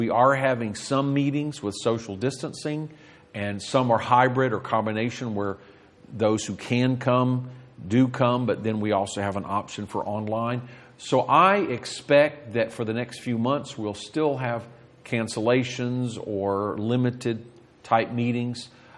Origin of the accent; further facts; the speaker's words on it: South Korea; now in United States; we Pentecostals have routinely gotten vaccines. I grew up in Korea at a time when it was a very poor country with a lot of disease.